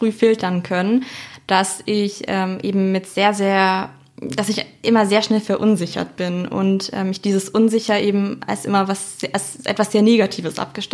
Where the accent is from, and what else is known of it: Baden-Württemberg, Germany